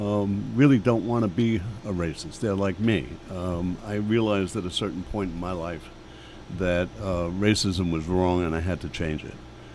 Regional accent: New York City, New York, United States; I mean, I was born and raised in New York City.

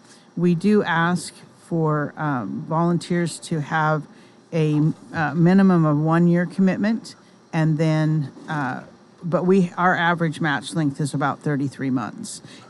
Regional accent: South Dakota, United States; also born or lived in Manitoba, Canada; I grew up in South Dakota and I lived for 12 years in Manitoba, Canada.

